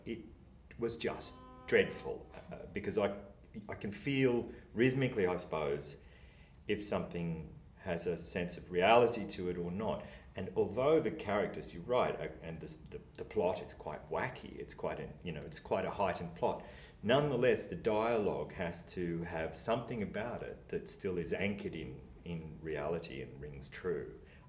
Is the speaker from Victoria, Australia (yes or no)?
no; Albury, New South Wales, Australia; There's a great deal of Albury Wodonga, and my own life growing up in a town with a river flowing through it.